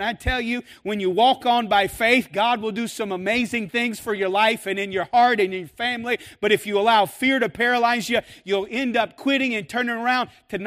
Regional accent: Kentucky, United States; moved away as an adult; now in Rochester, United States; In 2012, when my family moved to Rochester, I was afraid. Born and raised in Kentucky, small town, not a country boy, not really a city boy, but small town.

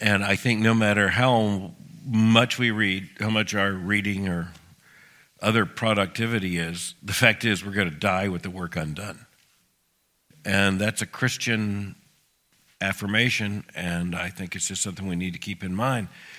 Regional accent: Florida, United States; And when I was a child growing up in Florida, both sets of my grandparents were so accessible to me that I could spend lots of the summer basically at their houses.

